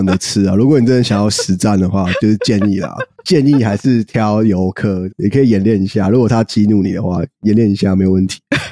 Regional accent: New York, United States; 因为我是纽约人

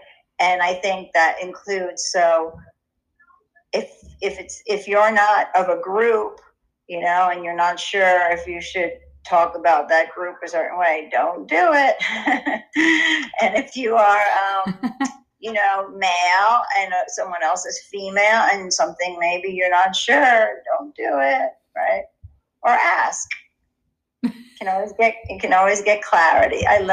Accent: New York City, New York, United States; So I was born in Manhattan. I was born and raised working class, New York City, beautiful pre-war apartment, which has a sunken living room and great bathroom, but it was one bedroom for four people.

